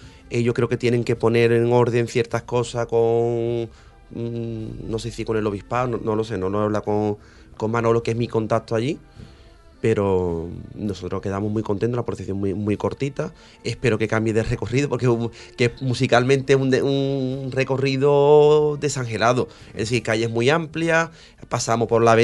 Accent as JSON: {"language": "Spanish", "town": "Sanlúcar de Barrameda", "region": "Andalusia", "country": "Spain", "said": "yo soy de Sanlúcar"}